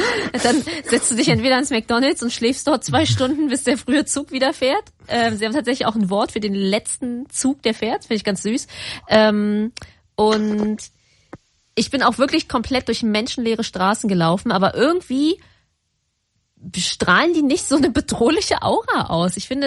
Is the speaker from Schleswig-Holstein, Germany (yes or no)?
no; Berlin, Germany; Oder ich bin halt aus Berlin und bin so gewohnt, dass es mir gar nicht auffällt.